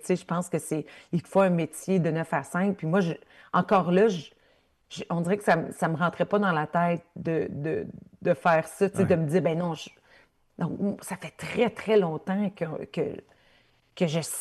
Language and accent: French; Ontario, Canada